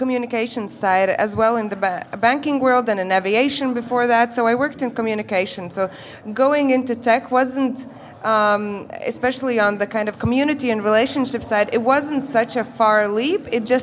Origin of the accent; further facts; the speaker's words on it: Riga, Latvia; I'm originally here from Riga, Latvia.